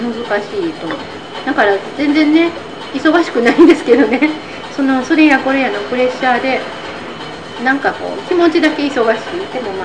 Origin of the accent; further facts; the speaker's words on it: South Korea; now in Netherlands; 私が韓国人なんですけど